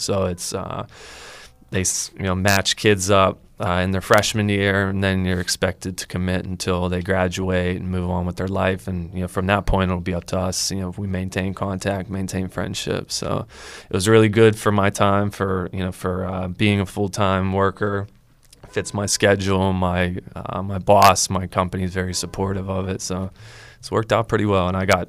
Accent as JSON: {"language": "English", "town": "Greensburg", "region": "Pennsylvania", "country": "United States", "said": "I'm from Westmoreland County. I'm from Greensburg."}